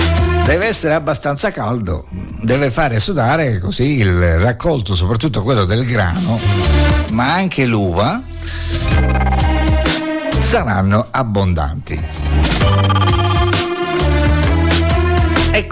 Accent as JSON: {"language": "Italian", "region": "Calabria", "country": "Italy", "said": "Non potevo che notarlo, naturalmente, essendo io calabrese."}